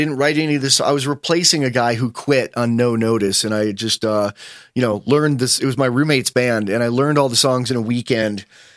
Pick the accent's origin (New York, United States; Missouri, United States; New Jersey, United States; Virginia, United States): New York, United States; It was, I grew up in Jamestown. I grew up in upstate New York and went to college in Jamestown, New York, which is upstate New York.